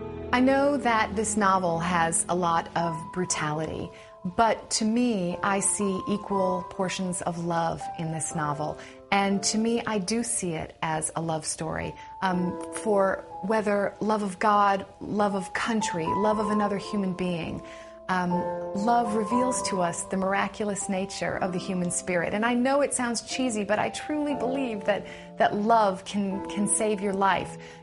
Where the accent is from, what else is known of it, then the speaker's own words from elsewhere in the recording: Michigan, United States; also born or lived in Los Angeles; now in Tennessee, United States; I grew up in Michigan, spent many years in LA, and now I live in Tennessee.